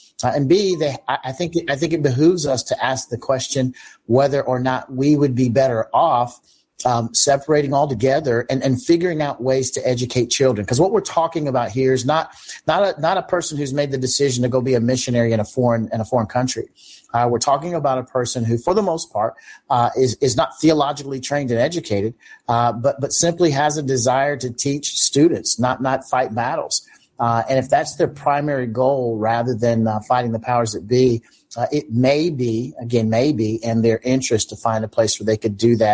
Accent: Georgia, United States; I got a call the other day from, you know, the University of Georgia here in my home state

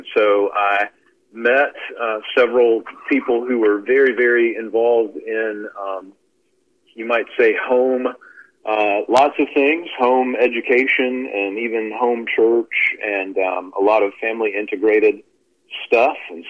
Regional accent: Mississippi, United States; born there; I was born in Mississippi I'm the son of a Presbyterian elder and was raised in a very conservative PCA church

